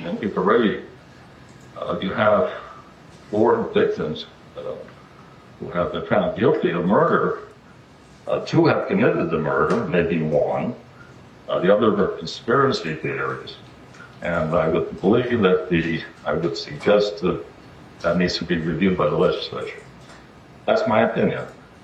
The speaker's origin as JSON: {"language": "English", "region": "New York", "country": "United States", "tie": "born or raised there", "said": "I would have to say my background, I grew up in the Bronx, at the public school system."}